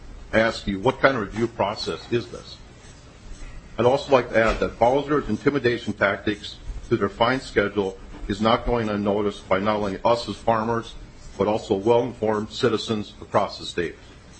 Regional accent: Wheaton, Minnesota, United States; I'm from Wheaton, Minnesota.

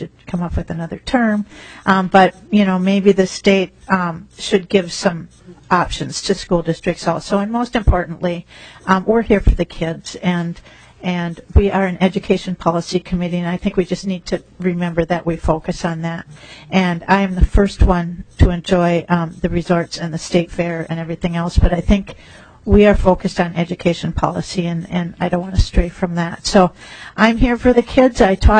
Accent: Stillwater, United States; In my school district, I'm from Stillwater, 40% of the kids are involved only in athletics.

